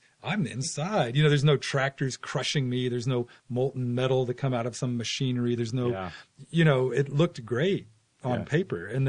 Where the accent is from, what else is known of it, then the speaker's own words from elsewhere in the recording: Midwest, United States; also born or lived in Virginia; And I was raised in the Midwest and Virginia, kind of the East Coast and the Midwest.